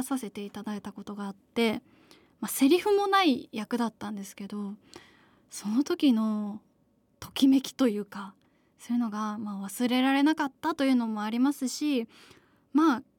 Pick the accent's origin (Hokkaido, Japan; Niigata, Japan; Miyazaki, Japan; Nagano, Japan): Hokkaido, Japan; Sapporo; moved away as an adult; also born or lived in Tokyo; now in Osaka, Japan; 出身は、北海道の札幌市です。生まれたのは東京らしいんですけど、本当に生まれてすぐ札幌市に移り住んだので、もう全然東京の記憶はないですね。まあ、北海道で、18年間育ちまして、紆余曲折ありまして、今は大阪で 舞台役者をしながら